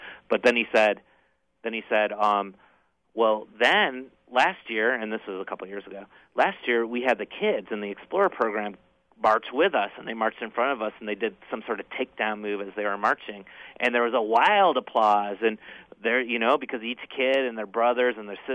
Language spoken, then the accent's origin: English; Niagara Falls, New York, United States; actually via my hometown in Niagara Falls, New York, and if anyone's been to Niagara Falls, New York, you'll see that it's real different than Niagara Falls, Canada.